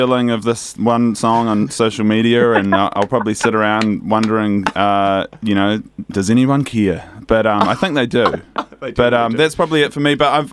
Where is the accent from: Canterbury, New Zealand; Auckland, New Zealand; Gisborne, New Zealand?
Canterbury, New Zealand; Christchurch; because, you know, we're all from Christchurch here, and we love, you know, we love boy racing